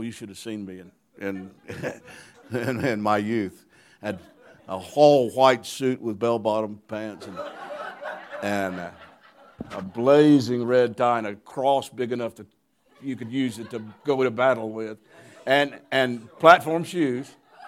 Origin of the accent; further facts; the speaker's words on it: Alabama, United States; No, I grew up in North Alabama, and I felt God calling me.